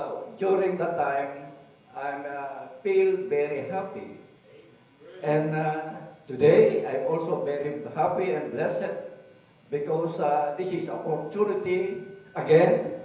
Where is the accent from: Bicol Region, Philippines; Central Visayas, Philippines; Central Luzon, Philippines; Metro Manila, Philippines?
Central Luzon, Philippines; San Ildefonso; from San Ildefonso, Bulacan.